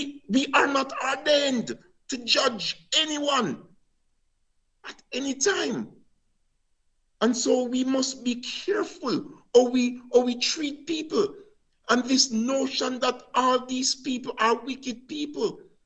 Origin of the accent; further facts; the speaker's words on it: Jamaica; When I was a little boy, I remember many years, I grew up in Jamaica